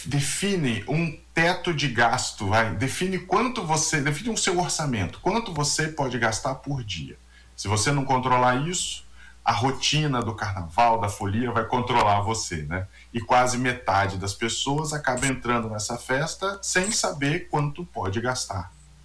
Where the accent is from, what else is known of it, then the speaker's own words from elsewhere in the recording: Campinas, São Paulo, Brazil; E eu venho de Campinas.